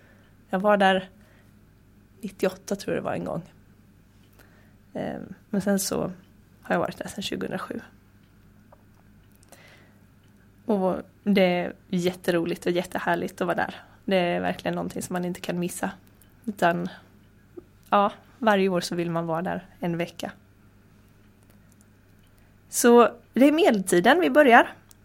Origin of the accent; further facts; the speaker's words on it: Mullsjö, Jönköping County, Sweden; Jag är uppvuxen här i Mullsjö och har många släktingar här. Jag har bott här hela mitt liv, förutom ett tag när jag var i London och jobbade och hade trevligt.